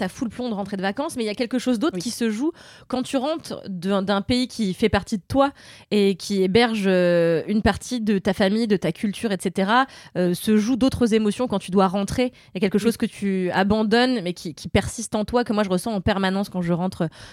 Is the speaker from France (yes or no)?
no; Mauritius; ce qui se passe chez moi à Maurice, où en fait le tourisme massif a fait qu'on s'est mis à construire des hôtels